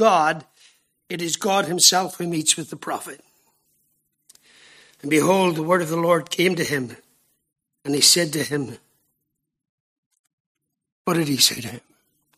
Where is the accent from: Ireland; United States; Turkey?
Ireland; I'm an Irishman. I keep it simple.